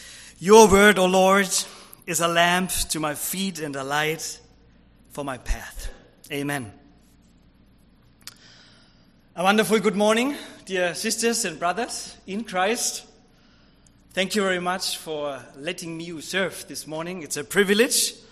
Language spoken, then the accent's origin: English; Germany; So I'm from Germany. I come from Germany.